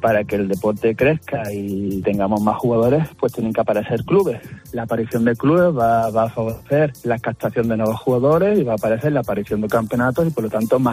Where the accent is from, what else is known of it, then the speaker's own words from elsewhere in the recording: Andalusia, Spain; somos del sur, somos de Andalucía